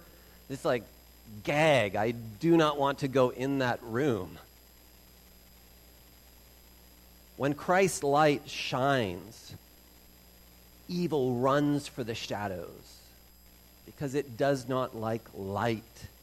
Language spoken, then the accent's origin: English; Vancouver, British Columbia, Canada; I happened to mention that I grew up in Vancouver, Canada